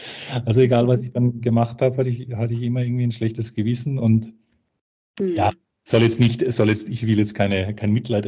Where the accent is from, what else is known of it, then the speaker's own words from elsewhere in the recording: Karlsruhe, Baden-Württemberg, Germany; born there; in Karlsruhe, in meiner Geburtsstadt